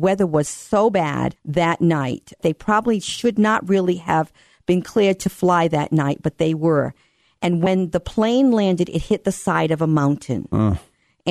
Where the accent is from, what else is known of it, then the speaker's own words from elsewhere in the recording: Rhode Island, United States; No, I come from Rhode Island.